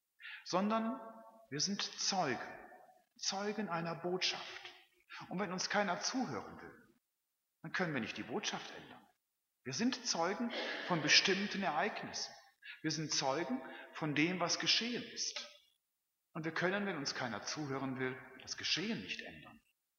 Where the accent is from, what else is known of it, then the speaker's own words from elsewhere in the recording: North Rhine-Westphalia, Germany; in meiner Heimat am Niederrhein